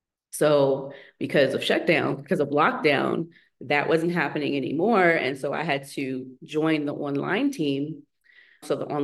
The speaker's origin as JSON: {"language": "English", "town": "Philadelphia", "region": "Pennsylvania", "country": "United States", "tie": "born or raised there", "said": "And so I had to leave where I was, come back, go back to my hometown of Philadelphia. I had moved 3 times in 2022."}